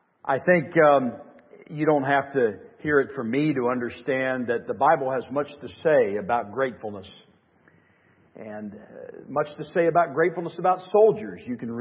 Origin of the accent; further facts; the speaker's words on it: West Virginia, United States; accent: hillbilly; and we are from West Virginia. That's right. I speak two languages, English and hillbilly, and I'm much more fluent in hillbilly, amen